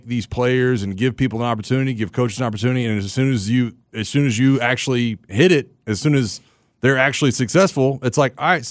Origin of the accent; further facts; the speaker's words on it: Florida, United States; I was labeled as somebody that only had those … songs because I was from Florida.